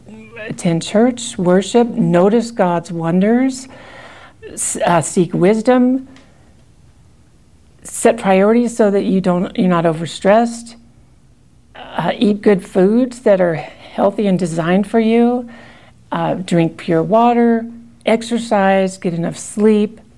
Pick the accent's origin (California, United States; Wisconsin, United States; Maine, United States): California, United States; I'm from California, although I've spent a lot of time here.